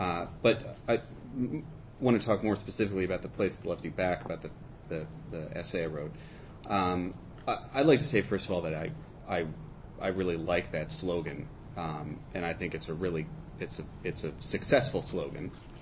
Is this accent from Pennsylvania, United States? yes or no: yes; Philadelphia, Pennsylvania, United States; I was spent growing up in Society Hill, right around all of the tourist exhibits, and it never occurred to me that tourists actually came to them.